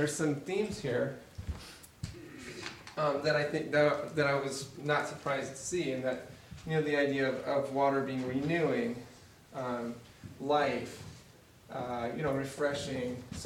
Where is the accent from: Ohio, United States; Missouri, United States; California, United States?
Missouri, United States; I always said growing up in Missouri that if we wanted it to rain, we would just go to church and, pray and God would make it rain